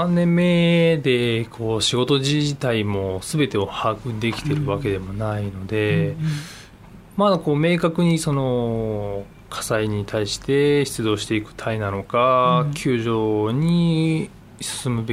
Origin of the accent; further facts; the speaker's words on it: Seto, Aichi, Japan; 地元愛知県、できればこう瀬戸市で働きたいっていう考えがあって